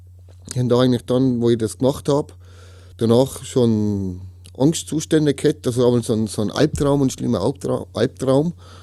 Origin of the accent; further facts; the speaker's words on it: Tyrol, Austria; ich komme aus Tirol, 36 Jahre alt.